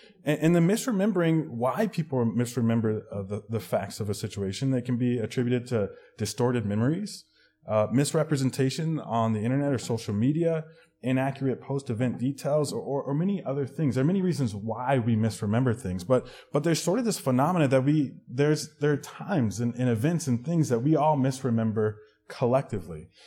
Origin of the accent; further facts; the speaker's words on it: Oklahoma, United States; I'm from Oklahoma, so my first winter here, it dipped into the single digits